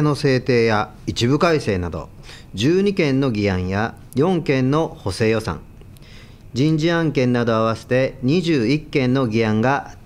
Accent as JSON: {"language": "Japanese", "town": "Seto", "region": "Aichi", "country": "Japan", "tie": "born or raised there", "said": "生まれ育った瀬戸市の財政力の向上に取り組みたい"}